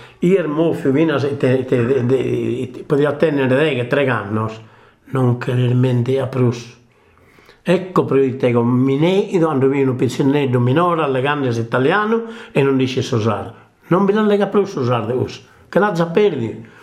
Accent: Sardinia, Italy; E però sono sardo

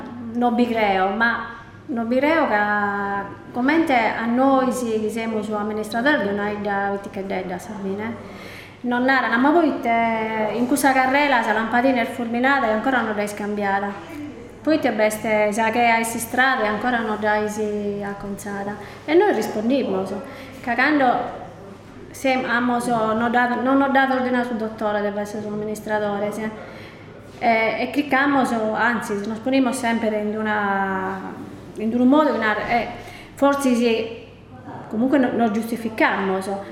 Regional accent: Sardinia, Italy; sono sardo, sono scusso.

